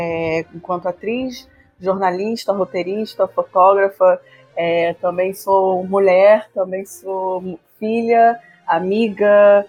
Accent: Rio de Janeiro, Brazil; Eu venho de um lugar que eu era moradora, me mudei recentemente, mas eu fui criada em Bangu, na Vila Aliança.

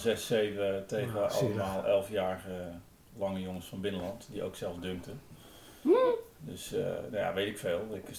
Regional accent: Brielle, South Holland, Netherlands; ik ben in Rotterdam geboren, naast de Kuip. En na een jaar zijn mijn ouders verhuisd naar Brielen. Dat was toen een groeikern, net als Berkel nu is, of al een tijdje was. Dus we gingen ook in een premie-A-woning gingen we wonen.

